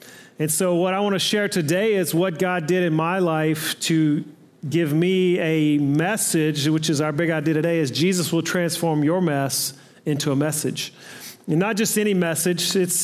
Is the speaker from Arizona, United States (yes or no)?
no; Mississippi, United States; Now, I'm from Mississippi. We don't have a lot of six-syllable words we use